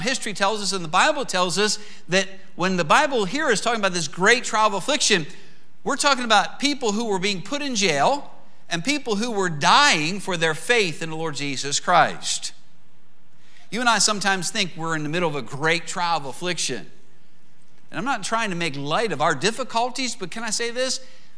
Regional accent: Pennsylvania, United States; I grew up in Pennsylvania.

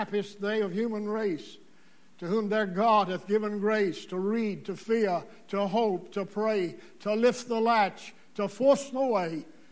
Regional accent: Danville, Virginia, United States; One of his meetings was held in my hometown, Danville, Virginia, when my stepmother was just a 12 or 13, 14-year-old girl.

